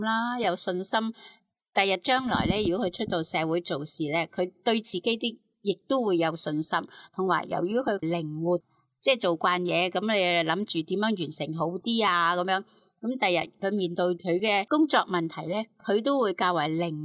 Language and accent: Cantonese; China; 而我们中国人有一句呢，就说养不教父之过